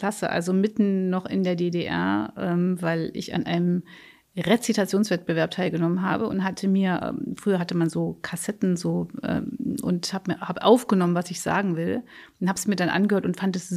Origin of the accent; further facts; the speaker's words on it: Gouda, South Holland, Netherlands; Ich komme aus Gouda.